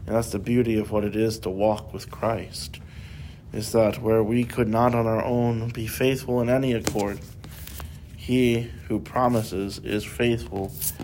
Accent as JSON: {"language": "English", "town": "Chicago", "region": "Illinois", "country": "United States", "tie": "born or raised there", "said": "See, in the Midwest, where I grew up in Chicago, we call it nosy."}